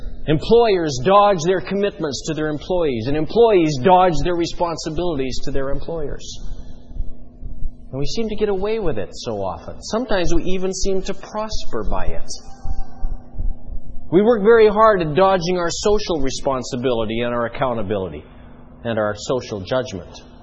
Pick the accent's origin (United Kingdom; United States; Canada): Canada; the sports I grew up with in Canada